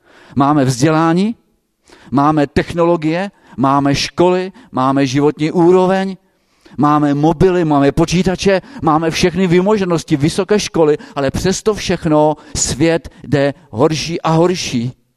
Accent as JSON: {"language": "Czech", "town": "Třinec", "region": "Moravian-Silesian Region", "country": "Czechia", "said": "jsem z Třince"}